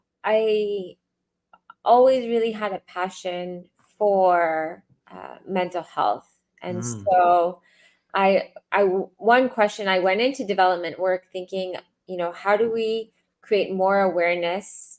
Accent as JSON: {"language": "English", "town": "Toronto", "region": "Ontario", "country": "Canada", "tie": "born or raised there", "said": "I grew up in Toronto, Canada, and I'm the daughter of immigrants"}